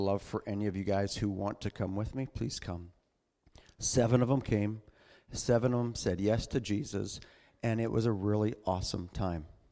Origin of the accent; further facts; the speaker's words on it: Fort Saskatchewan, Alberta, Canada; So I grew up in Fort Saskatchewan. It was a small town, and I basically grew up on skates.